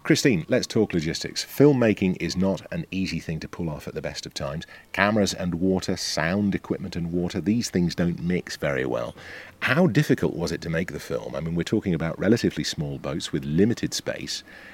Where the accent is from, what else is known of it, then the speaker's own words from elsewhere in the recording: United Kingdom; now in Mallorca, Spain; I live in Mallorca, but I'm from the United Kingdom